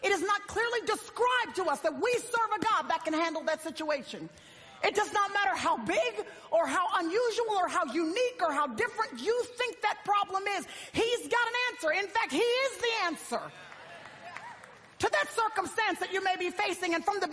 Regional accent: Dallas, Texas, United States; I was at Starbucks recently in my hometown in Dallas

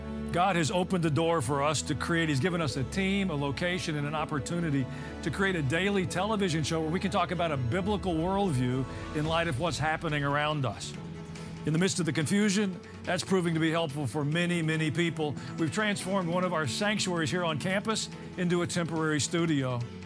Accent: Tennessee, United States; I grew up in Middle Tennessee, in the barns of Middle Tennessee, with the horse business of Middle Tennessee.

